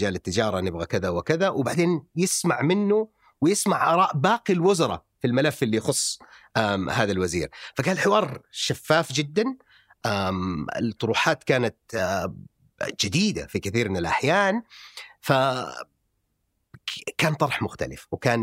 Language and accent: Arabic; Saudi Arabia; هذا الشيء كان ما هو موجود عندنا في المملكة العربية السعودية بشكل موازي للطموح